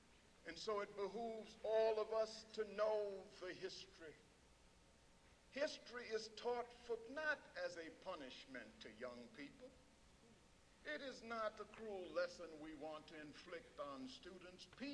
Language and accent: English; Southern United States, United States; I grew up in the Old South. I never met a white person until I was 21 years old.